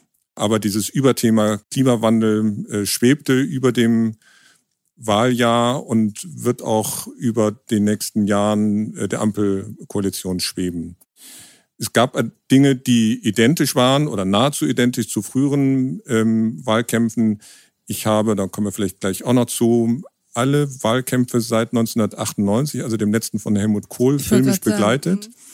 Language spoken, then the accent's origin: German; Bonn, North Rhine-Westphalia, Germany; now in Hamburg, Germany; Ich komme aus Bonn, also der alten Hauptstadt, wohne in Hamburg